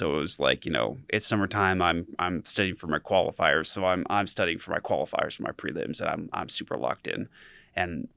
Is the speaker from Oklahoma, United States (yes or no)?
no; Pennsylvania, United States; I'm originally from Eastern Pennsylvania, not too far from the Hershey, Pennsylvania area, the so-called sweetest place on earth.